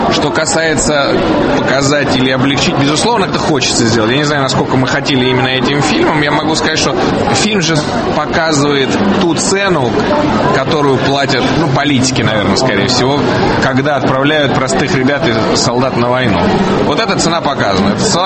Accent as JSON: {"language": "Russian", "region": "Moscow", "country": "Russia", "tie": "born or raised there", "lives_now": "Tbilisi, Georgia", "said": "я, в принципе, грузин, который вырос в Москве, который сейчас живет в Тбилиси."}